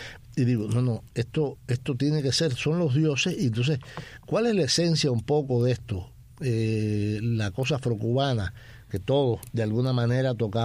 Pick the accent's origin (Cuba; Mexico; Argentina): Cuba; yo soy cubano, yo soy de la tierra de Lecuona.